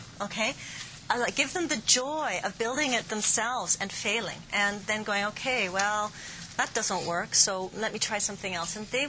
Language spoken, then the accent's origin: English; Surrey, British Columbia, Canada; I come from Surrey, so, you know, my kids spend very little time outside now that they're older.